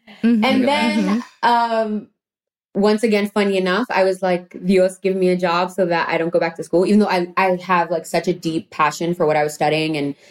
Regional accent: New York City, New York, United States; also born or lived in Westchester; now in Los Angeles, United States; then, we moved back to New York when I was in my early teens and I went to school in Westchester. But I am originally from the Bronx and that's where I call home.

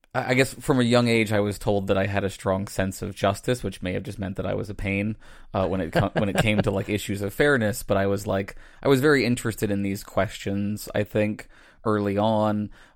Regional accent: Virginia, United States; Yeah, I grew up outside of Virginia.

